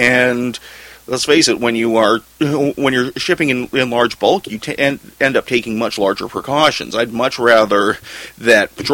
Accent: New Westminster, British Columbia, Canada; He grew up in Edmonds. I grew up in New West, Irish Catholics.

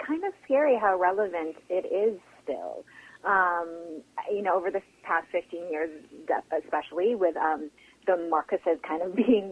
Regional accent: Philippines; And again, just being a Filipina saying these words

